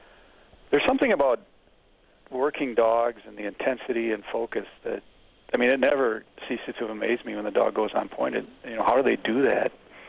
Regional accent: Iowa, United States; a friend of mine named Phil Costigan, who we grew up together in Iowa, playing baseball

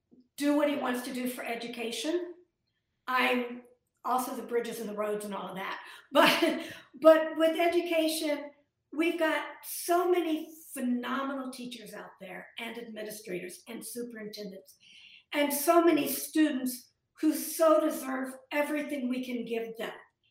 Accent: Iowa, United States; I'm from Iowa. Actually, my PhD is from University of Iowa, and I went to school there.

